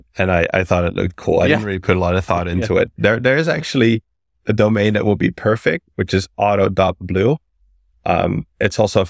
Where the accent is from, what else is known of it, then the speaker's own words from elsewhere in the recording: Amsterdam, North Holland, Netherlands; I'm from Amsterdam.